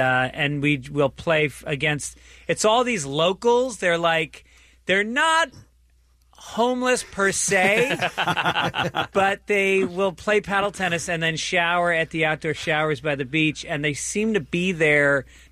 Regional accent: New York, United States; I grew up in New York, so in the fall I would rake leaves

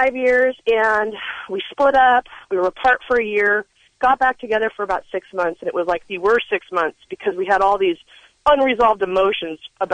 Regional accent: Riverside, California, United States; We're punk rockers from Riverside, man.

